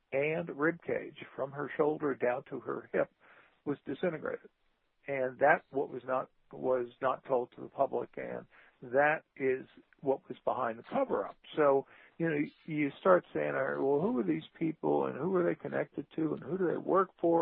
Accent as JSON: {"language": "English", "town": "New Orleans", "region": "Louisiana", "country": "United States", "said": "Well, I'm from New Orleans originally"}